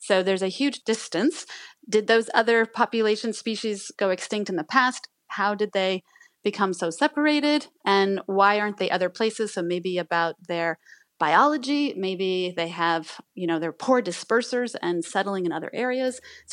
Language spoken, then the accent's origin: English; United States; Obviously, for me as an American, this is not my backyard